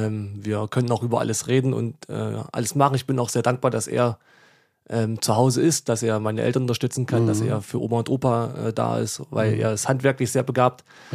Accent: Thuringia, Germany; Und danach erst als Erfurter. Und darüber bin ich natürlich sehr stolz, dass ich auch in so einer Region aufgewachsen bin.

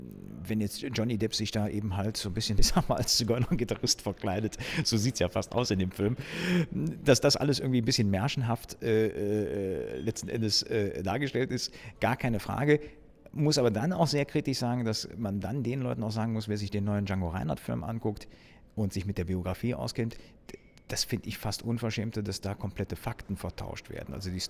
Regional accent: Germany; Ich bin groß geworden in Deutschland, auch als Deutscher. Ich meine, ich kann ja nicht verleugnen. Meine Mutter ist deutsch, meine Großmutter väterlicherseits ist eben auch deutsch. Das heißt, mein Großvater war Roma.

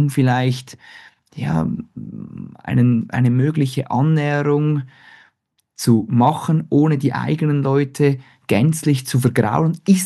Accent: Switzerland; von außen beobachtet als Schweizer, ist man da ein bisschen anders gepolt mit der Aggressivität von den Debatten.

